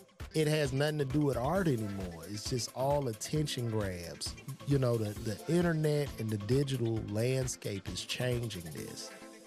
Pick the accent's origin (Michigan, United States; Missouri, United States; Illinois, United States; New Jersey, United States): Illinois, United States; Chicago; My God, you know, I'm from Chicago. The baby's dying in the street.